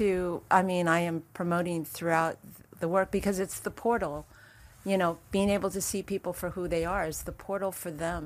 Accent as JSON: {"language": "English", "region": "Hawaii", "country": "United States", "tie": "born there", "said": "I'm Japanese. I was born in Hawaii."}